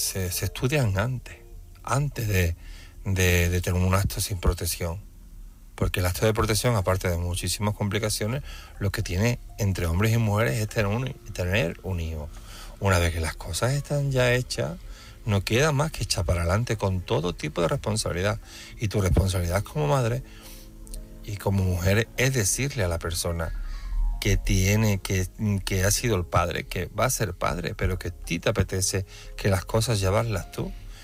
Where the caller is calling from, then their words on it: Seville, Andalusia, Spain; Buenas noches … de Sevilla y llamo para opinarle el tema de esta noche